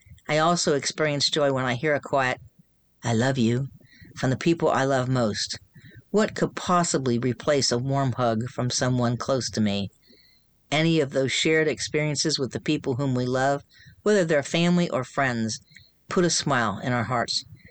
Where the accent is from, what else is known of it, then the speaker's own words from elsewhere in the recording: Florida, United States; I grew up in Florida and had a small sailboat.